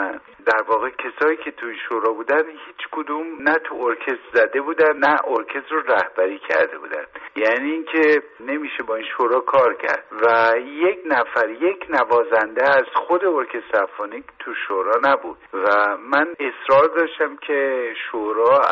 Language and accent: Persian; Iran; اینو برای این نمیگم که حالا چون من ایرانی هستم